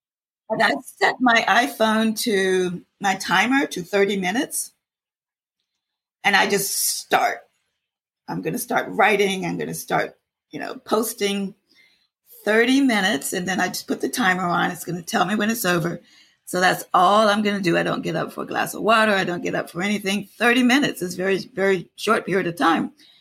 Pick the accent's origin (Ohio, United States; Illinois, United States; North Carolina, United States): North Carolina, United States; being 74, growing up in the South in North Carolina, our family history reads like the history books.